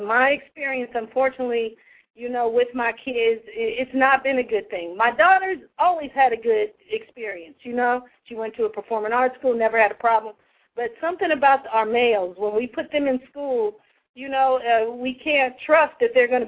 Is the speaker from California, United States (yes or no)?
yes; Los Angeles, California, United States; now in Sacramento, United States; So once again, we're coming out of Sacramento, California, born and raised in Los Angeles, and those Lakers, let's go. And I'm in Sac, so.